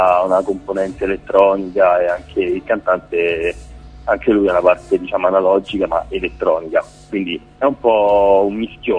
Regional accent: Rome, Lazio, Italy; E siamo di Roma e siamo attivi dal 2012 più o meno

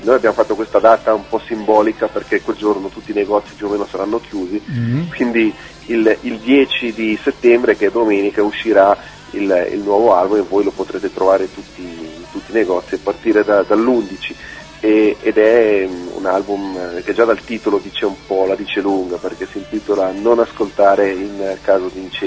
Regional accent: Aquila, Ticino, Switzerland; io sono un cantautore svizzero-italiano, sono nato in Ticino, vengo da un piccolo villaggio che si chiama Aquila, che sta in cima alla Valle di Blenio

